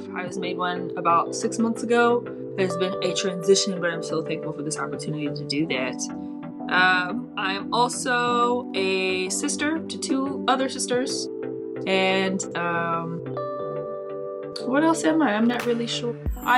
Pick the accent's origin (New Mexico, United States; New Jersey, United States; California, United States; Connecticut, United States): New Jersey, United States; moved away as an adult; now in Tennessee, United States; I live in Central Tennessee. I'm originally from Jersey. Hey, Jersey folk.